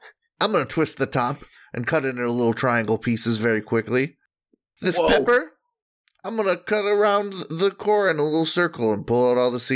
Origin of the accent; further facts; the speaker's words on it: Michigan, United States; I say I'm from the Great White North, and then, you know, Canadians are like, really? Come on. The Upper Peninsula of Michigan is just a little slice of Canada that America gets to have.